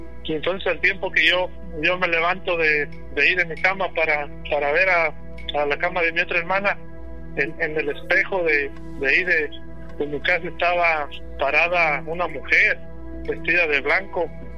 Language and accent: Spanish; Querétaro, Mexico; now in San Diego, United States; soy de Querétaro, pero ahorita estoy viviendo en San Diego, California.